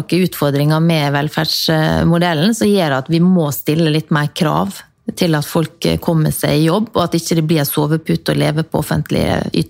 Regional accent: Møre og Romsdal, Norway; jeg er jo sunnmøring

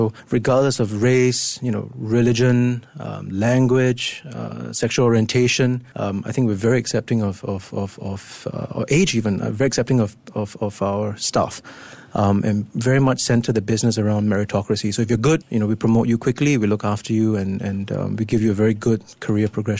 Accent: Singapore; I'm Singaporean

